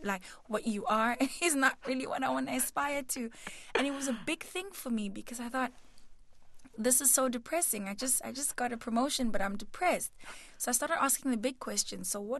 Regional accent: South Africa; There was so much of this music that we grew up on in South Africa.

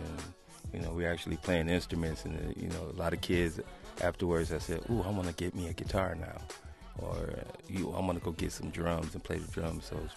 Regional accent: Minneapolis, Minnesota, United States; It's just something growing up in Minneapolis. You get a diverse range of music from the rock to the jazz.

